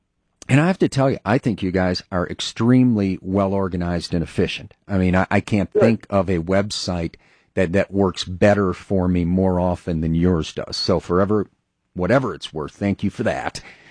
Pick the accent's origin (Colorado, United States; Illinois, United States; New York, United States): Illinois, United States; Chicago; I'm not comparing you to Dick Daley, where I grew up in Chicago, the original Mayor Daley